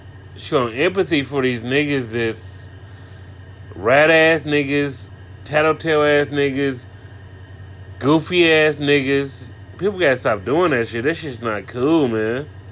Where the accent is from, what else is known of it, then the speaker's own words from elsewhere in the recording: Indianapolis, Indiana, United States; And I'm from Indianapolis. I'm not from New York. I'm not from Atlanta. I'm not from Florida. I'm not from California.